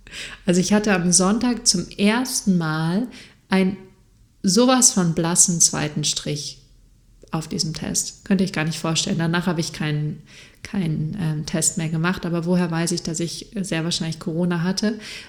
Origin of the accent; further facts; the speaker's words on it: Freiburg, Baden-Württemberg, Germany; bei meiner ehemaligen Hausärztin aus meiner Jugend in Freiburg